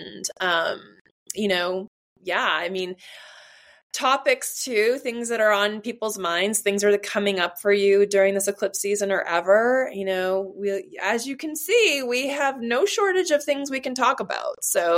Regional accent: Boston, Massachusetts, United States; we're from Boston

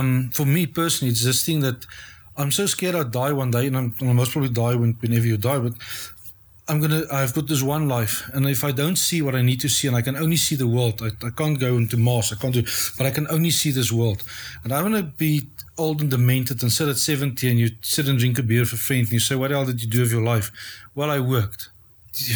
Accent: South Africa; we grew up in South Africa with a set certain norms and values

